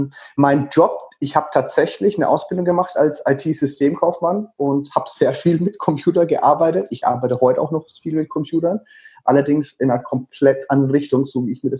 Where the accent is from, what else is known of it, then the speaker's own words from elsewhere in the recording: Würzburg, Bavaria, Germany; born there; ich bin in Würzburg geboren, Baujahr 86. Mich gibt es also jetzt schon seit 33 Jahren.